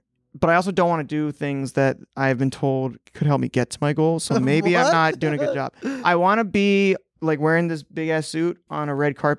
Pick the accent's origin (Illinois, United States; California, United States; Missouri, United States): California, United States; Livermore; I'm from Livermore. Right? I'm from Livermore.